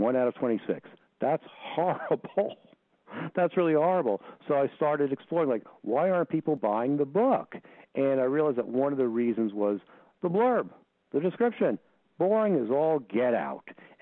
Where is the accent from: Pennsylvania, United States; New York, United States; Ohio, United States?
New York, United States; because I'm from New York and I talk fast, well, I talk fast.